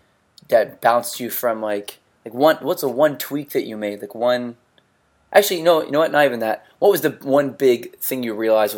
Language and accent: English; Florida, United States; Yeah, I'm from Florida. Yeah, from North Florida.